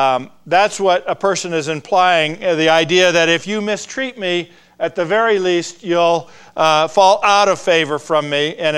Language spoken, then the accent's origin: English; Claremont, California, United States; This picture here is a picture of a couple that I grew up with in Claremont, California.